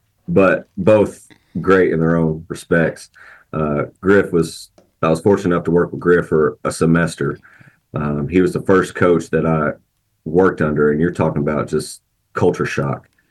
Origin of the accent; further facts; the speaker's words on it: Knoxville, Tennessee, United States; I'm actually from Knoxville, which is, and I still live there, but it's like 45 minutes, 50 minutes from campus here.